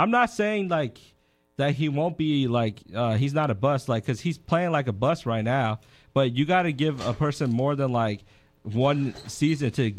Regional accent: Myanmar; I'm from Burma, Myanmar now.

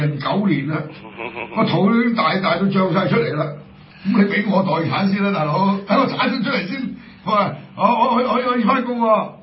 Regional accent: Hong Kong; 咁我哋香港人開咩咧？

